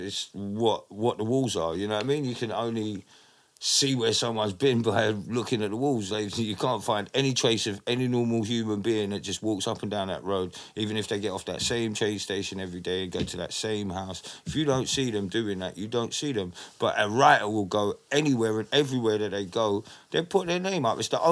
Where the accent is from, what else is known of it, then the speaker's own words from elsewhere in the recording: Camberwell, London, United Kingdom; born there; I found out years later, where I was born in Camberwell